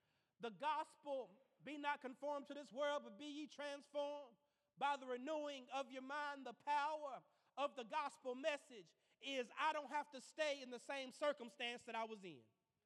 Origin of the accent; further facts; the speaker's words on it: Athens, Alabama, United States; you know, I'm originally from Athens, Alabama.